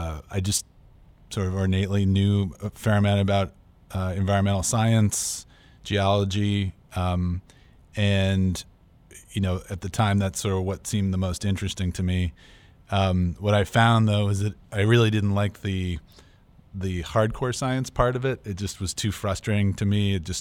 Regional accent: Lexington, Massachusetts, United States; I grew up in Lexington, Massachusetts, just outside Boston.

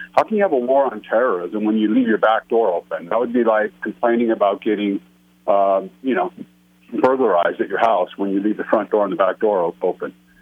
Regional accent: California, United States; I'm from California, so I can tell you

